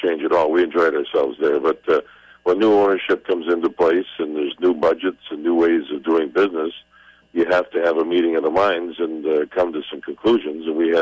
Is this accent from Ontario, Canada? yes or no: no; Calgary, Alberta, Canada; moved away; also born or lived in St. Louis / New York; as you know, I grew up in Calgary, played junior hockey there, spent a couple years in St. Louis as a player, then was traded to New York and spent 28 years there